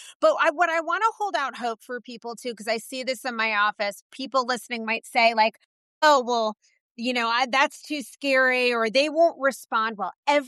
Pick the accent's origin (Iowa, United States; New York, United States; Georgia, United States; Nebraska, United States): New York, United States; It drives me crazy, actually, as a New Yorker.